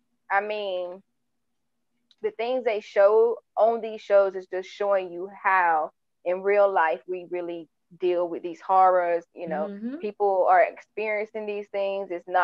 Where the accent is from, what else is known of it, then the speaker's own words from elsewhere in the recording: Oklahoma, United States; born there; now in Florida, United States; I was born in Oklahoma. Okay. So transplant.